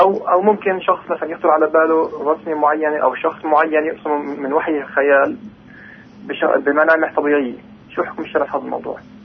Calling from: Nablus, West Bank, Palestine; من نابلس.

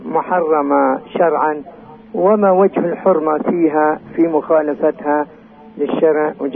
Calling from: Qaryut, West Bank, Palestine

